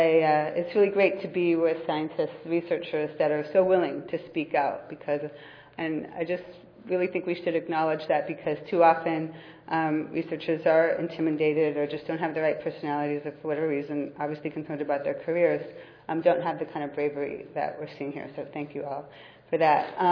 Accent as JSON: {"language": "English", "town": "Oakland", "region": "California", "country": "United States", "said": "I'm just from Oakland across the bay. Thank you all for coming to my town."}